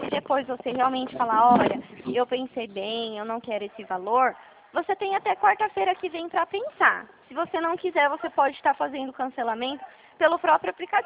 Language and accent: Portuguese; São Paulo, Brazil; Pelo meu sotaque, acho que você já deve ter percebido que eu sou aqui de São Paulo, né?